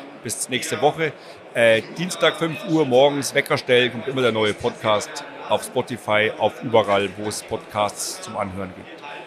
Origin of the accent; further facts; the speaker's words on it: Munich, Bavaria, Germany; ich bin aus München und ich habe damit eh ein Problem mit deutscher Sprache.